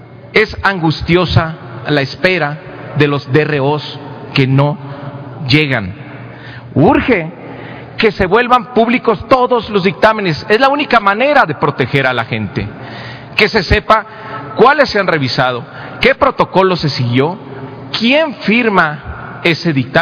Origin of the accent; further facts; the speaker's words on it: Mexico; Por eso seguimos aquí, por eso somos mexicanos.